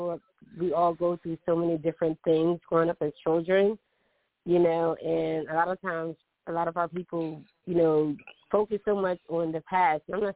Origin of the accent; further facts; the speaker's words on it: Florence, South Carolina, United States; now in Philadelphia, United States; Okay, I have family in Maryland, but I'm from Florida, South Carolina. I moved to Philadelphia, I think it was like 1989.